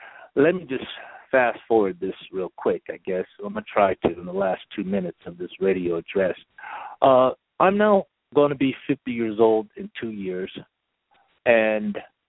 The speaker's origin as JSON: {"language": "English", "region": "California", "country": "United States", "tie": "born or raised there", "said": "because I was raised in the Bay Area, which is like the multicultural place in the United States."}